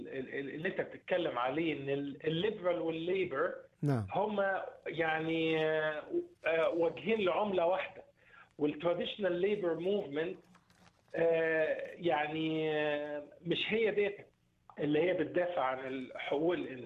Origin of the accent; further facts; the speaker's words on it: Egypt; احنا زي ما بنقول هي زي ما بيقولوا عندنا في مصر